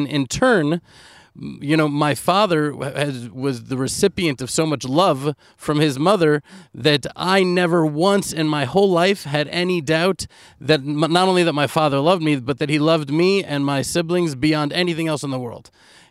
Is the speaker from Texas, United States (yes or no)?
yes; Texas, United States; And growing up in Texas, I felt very much like to be a Jew is to be part of a family